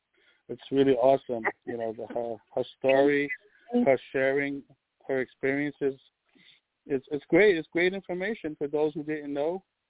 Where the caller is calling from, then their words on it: Bronx, New York, United States; I'm calling from the Boogie Down Bronx.